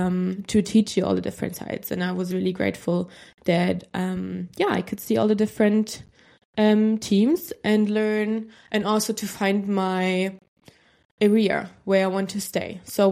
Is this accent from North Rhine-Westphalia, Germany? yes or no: no; Mannheim, Baden-Württemberg, Germany; accent: German; English is a second language; moved away as an adult; also born or lived in Berlin; now in Malta; I'm 24 years old and I'm currently studying communication studies in Malta. I'm from Germany, which you can probably hear from my accent. But yeah, I was born in the southwest of Germany in a city called Mannheim.